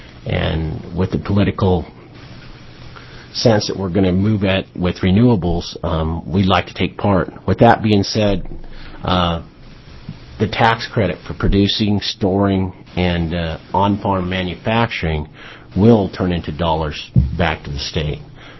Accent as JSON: {"language": "English", "town": "Klamath Falls", "region": "Oregon", "country": "United States", "said": "I'm from Klamath Falls, Oregon. I farm a farm down there"}